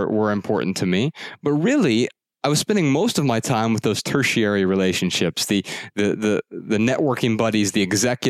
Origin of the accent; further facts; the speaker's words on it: Dayton, Ohio, United States; I mean, I grew up really poor in Dayton on welfare and food stamps.